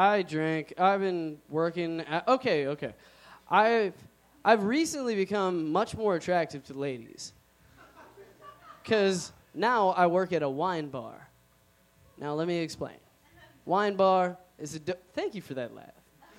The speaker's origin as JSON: {"language": "English", "country": "Somalia", "said": "Yeah, I'm from Somalia. You know, the dangerous part of Africa."}